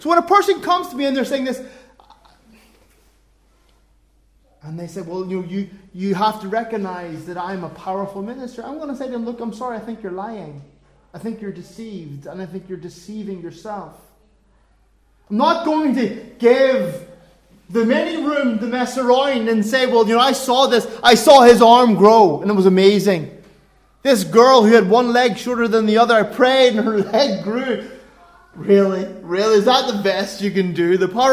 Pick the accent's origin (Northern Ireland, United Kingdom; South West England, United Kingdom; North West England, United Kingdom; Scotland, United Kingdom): Northern Ireland, United Kingdom; I'm a Northern Irish man.